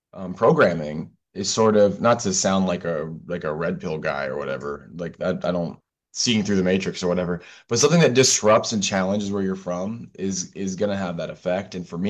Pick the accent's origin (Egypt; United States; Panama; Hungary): United States; Michigan; I'm from Michigan originally, and Michigan, the local scene is typically like Midwest emo and shoegaze